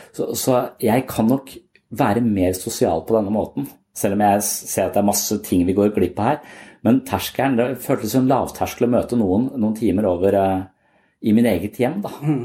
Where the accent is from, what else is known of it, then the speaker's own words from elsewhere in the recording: Tønsberg, Vestfold, Norway; jeg har vokst opp i Tønsberg, og der er det sånn 10 gode kamerater som jeg har vokst opp sammen med